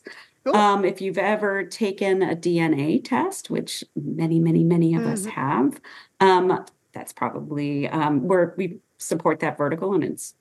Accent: Vermont, United States; So I grew up in Vermont. It's an IBM town in small town Vermont.

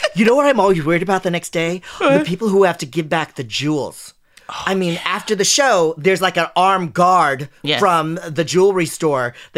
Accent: Philippines; I'm Filipino.

